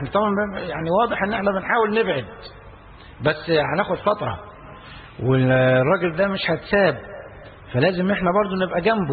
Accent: Egypt; هو كلامه كان كويس وقوي وعبر عننا كمصريين

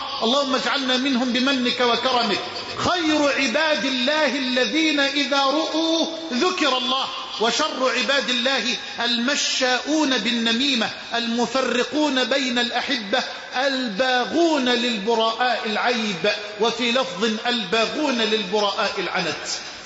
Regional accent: Egypt; اللهم اجعل بلدنا مصر واحة للأمن والأمان

